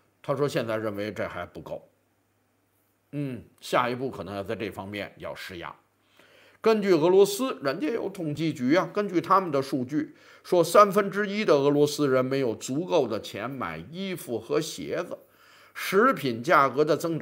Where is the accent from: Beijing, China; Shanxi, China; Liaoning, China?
Beijing, China; accent: Beijing; 这就用我们北京话说